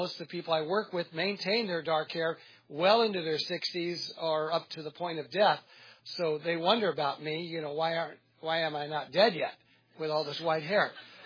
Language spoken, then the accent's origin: English; United States